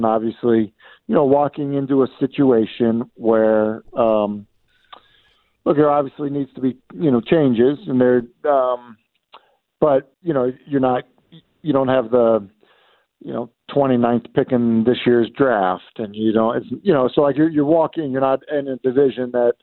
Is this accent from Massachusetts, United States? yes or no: yes; Everett, Massachusetts, United States; like there's a few, like, you know, former Patriot players that live in my hometown. But, like, Everett.